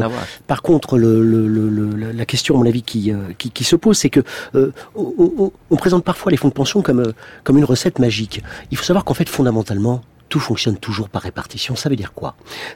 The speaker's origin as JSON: {"language": "French", "region": "Normandy", "country": "France", "said": "Écoutez, je suis normand, j'aime bien la Normandie"}